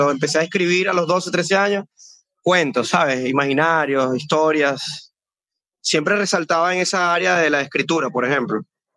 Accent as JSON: {"language": "Spanish", "town": "San Félix", "region": "Bolívar", "country": "Venezuela", "tie": "born or raised there", "also_born_or_lived": "Puerto Ordaz", "said": "yo soy del 1984, nací en San Félix, en una parroquia que se llama La Costa, y bueno, me he criado, pues, entre Puerto Ordaz y San Félix toda mi vida. También, pues, he viajado mucho, así que, pues, soy un viajero que nació en Guayana."}